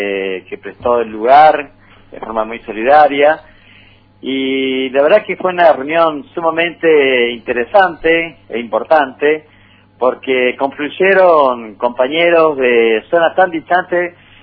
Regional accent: Puerto Libertad, Misiones, Argentina; yo en mi caso soy de Puerto Libertad

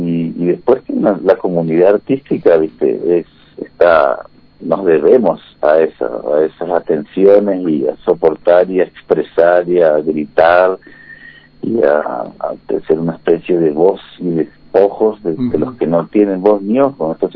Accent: Argentina; now in Colombia; nosotros desde la Argentina, ciertas victorias y derrotas ideológicas, o sea que nuestra sangre, por lo menos desde que ya nací en la democracia, siempre lo he sentido, ¿no?

